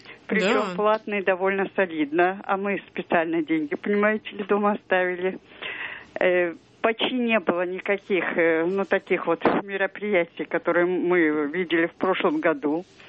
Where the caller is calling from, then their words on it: Yaroslavl, Yaroslavl Oblast, Russia; Я звоню из Ярославля.